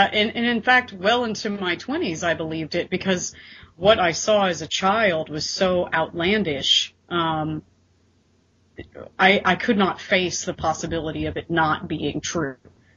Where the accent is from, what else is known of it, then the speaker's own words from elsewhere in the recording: the South, United States; Okay, so I was raised in the South